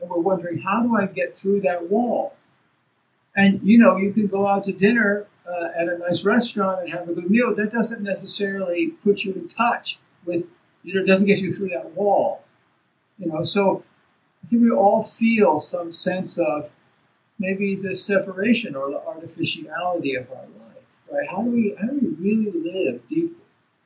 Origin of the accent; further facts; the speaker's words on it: Baltimore, Maryland, United States; when I was a little kid growing up in Baltimore, Maryland, we also used to have clover in the grass